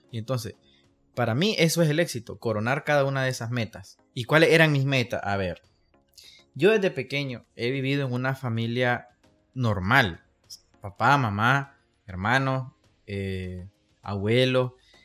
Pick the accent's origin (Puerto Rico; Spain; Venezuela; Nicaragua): Nicaragua; como un nicaragüense que está en la lucha al igual que todos